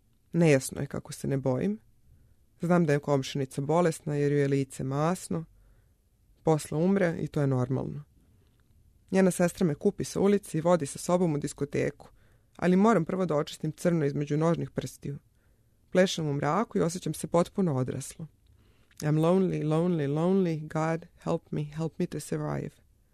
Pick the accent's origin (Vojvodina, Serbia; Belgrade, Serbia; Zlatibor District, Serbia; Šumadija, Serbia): Belgrade, Serbia; New Belgrade; also born or lived in Montenegro; većina tih sećanja jeste iz Crne Gore, ali odrasla sam na Novom Beogradu